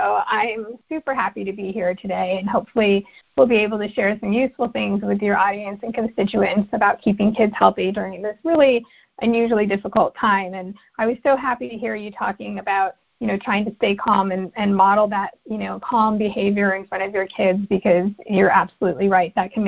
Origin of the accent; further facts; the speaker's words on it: Escondido, California, United States; I am a native of San Diego. I was born and raised in Escondido, and other than my training and education, I've lived in the North County